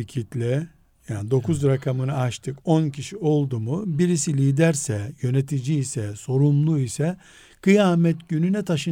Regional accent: Istanbul, Turkey; Nerelisiniz dedi. İstanbul'dan geliyorum dedim.

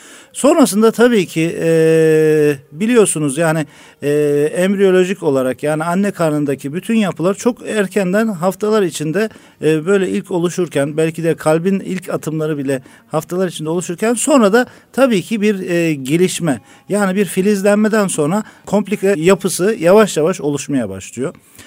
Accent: Istanbul, Turkey; also born or lived in Kayseri; Efendim ben 1971 doğumluyum, Kayseri doğumluyum. İstanbul'da tabii ki uzun süre yetiştik, İstanbul'da büyüdük.

